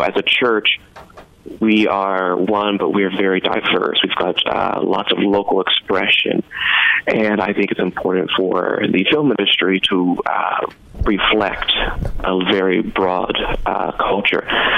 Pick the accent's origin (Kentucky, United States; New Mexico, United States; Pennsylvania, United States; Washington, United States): Kentucky, United States; Pikeville; You know, I grew up in Pikeville, and the same films that I could watch from 1952 that were shot in New York or Los Angeles, you know, it's available to everybody.